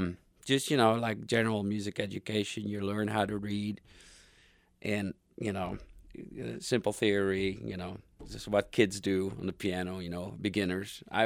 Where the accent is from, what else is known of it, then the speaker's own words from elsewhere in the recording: Netherlands; now in Kansas City, United States; I'm from Holland.